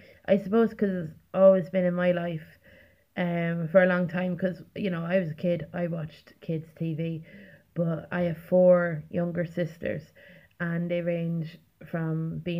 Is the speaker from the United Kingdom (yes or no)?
yes; England, United Kingdom; also born or lived in Ireland; I wasn't brought up in Ireland for the first part of my childhood. I was brought up in England